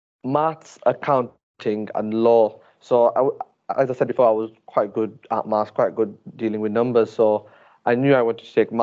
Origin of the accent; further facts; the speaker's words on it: Blackburn, North West England, United Kingdom; I'm a third year law student at Lancaster Uni. I'm originally from Blackburn. I was born there. My parents were also born in Blackburn. My grandparents immigrated from India, from Gujarat. I studied at Blackburn College